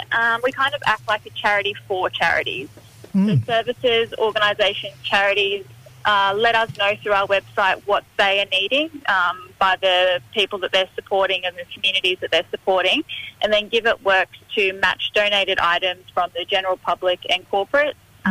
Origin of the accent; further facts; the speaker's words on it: Brisbane, Queensland, Australia; So I'm a Birragubba woman, but I was born and raised here down in Brisbane.